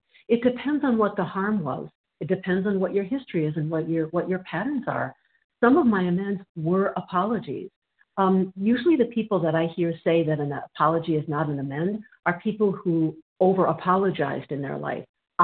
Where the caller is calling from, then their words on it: Minnesota, United States; I'm calling from Minnesota.